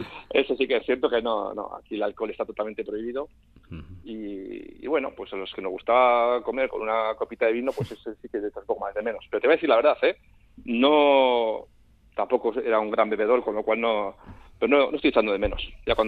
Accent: Basque Country, Spain; como buen vasco, me gusta la comida.

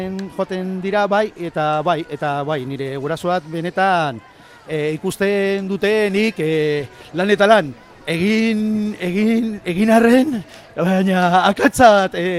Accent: San Sebastián, Basque Country, Spain; born there; nik donostiarra, jaiotzez donostiarra naiz, baina bihotzez altxatarra naiz.

